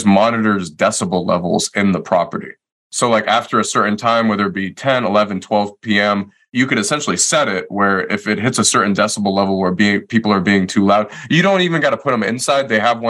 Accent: Detroit, Michigan, United States; Detroit. I'm originally from Detroit.

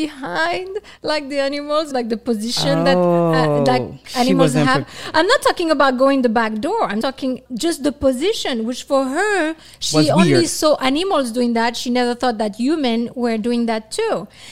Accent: France; I come from Morocco, you come from Congo, Côte d'Ivoire. And although we were born in France and we were raised in France

